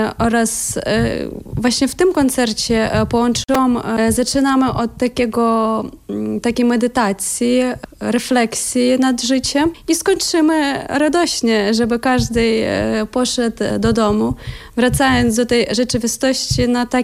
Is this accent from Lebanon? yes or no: no; Ukraine; Polish is a second language; moved away; Grałam koncerty w Niemczech, na Ukrainie, bo właśnie pochodzę z Ukrainy.